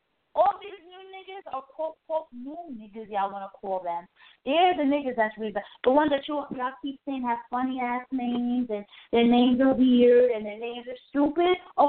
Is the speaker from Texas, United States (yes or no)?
no; Brooklyn, New York, United States; I'm from Brooklyn. I'm more of a Walgreens type of chick.